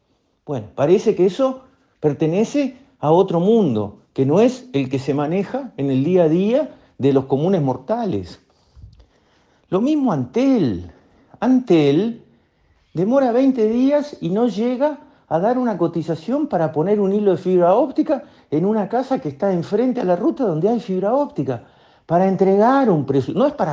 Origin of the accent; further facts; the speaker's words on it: Uruguay; que somos todos los uruguayos